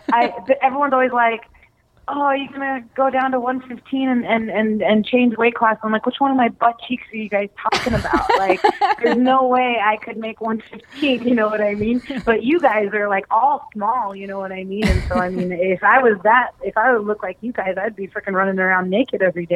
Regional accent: United Kingdom; accent: British; I haven't peeped a word since you guys made fun of my British accent, and I'm still getting treated like shit.

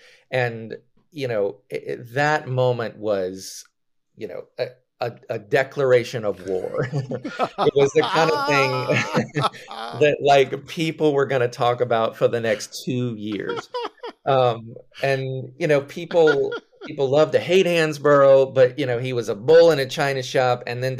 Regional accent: Richmond, Virginia, United States; especially I grew up outside of Richmond, Virginia.

